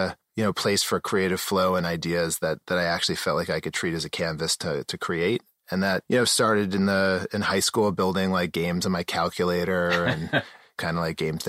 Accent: Manhasset, New York, United States; Manhasset, Long

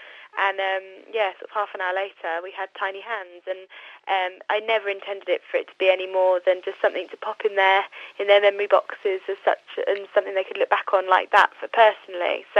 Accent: East of England, United Kingdom; I'm from Hertfordshire, but we moved to Cambridge a couple of years ago and we've recently moved back down.

